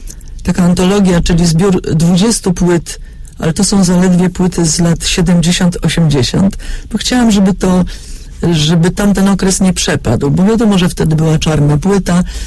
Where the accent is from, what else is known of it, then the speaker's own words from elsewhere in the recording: Zielona Góra, Lubusz Voivodeship, Poland; born there; Więc ja się urodziłam w Zielonej Górze.